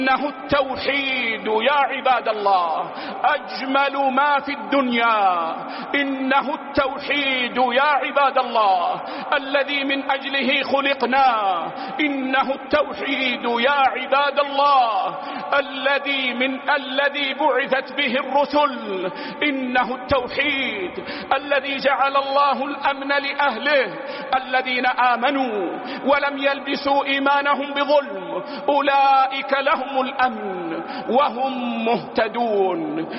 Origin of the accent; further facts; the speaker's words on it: Saudi Arabia; وإن بلادنا المملكة العربية السعودية